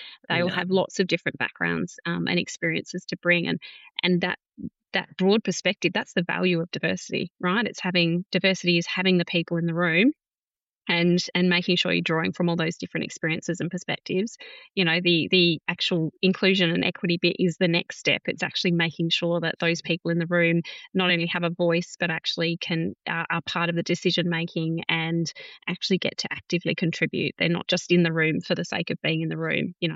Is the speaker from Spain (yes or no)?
no; Perth, Western Australia, Australia; my hometown in Perth, Western Australia